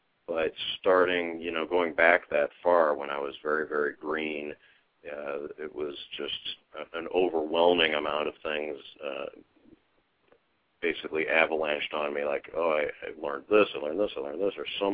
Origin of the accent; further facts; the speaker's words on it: Pittsburgh, Pennsylvania, United States; but probably my teen years growing up in the Pittsburgh area brought it into focus